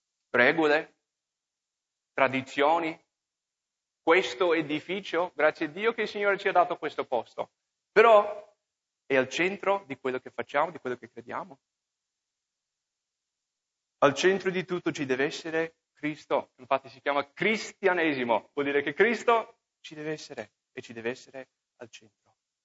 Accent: Minnesota, United States; Italian is a second language; moved away as an adult; also born or lived in Pennsylvania / California; now in Italy; Io, per esempio, sono nato in Pennsylvania, uno stato degli Stati Uniti. Poi dopo mi sono trasferito, i miei ci hanno portato in Minnesota, sono cresciuto là, ho fatto la scuola biblica in California, poi sono venuto qua.

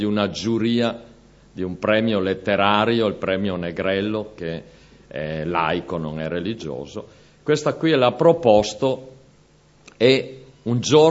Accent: Cismon del Grappa, Veneto, Italy; Allora non sono l'unico che Dio ha salvato dei veneti. Anche se devo dirmi che nella mia formazione ero cresciuto sì là a Cismon, spesso in montagna

